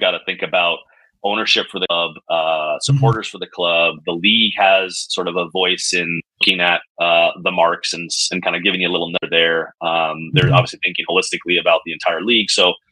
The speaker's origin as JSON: {"language": "English", "region": "West Virginia", "country": "United States", "tie": "born or raised there", "said": "We grew up in West Virginia."}